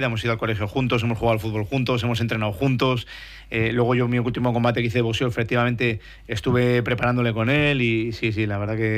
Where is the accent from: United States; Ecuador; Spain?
Spain; más siendo español, porque hay potencias, ¿no?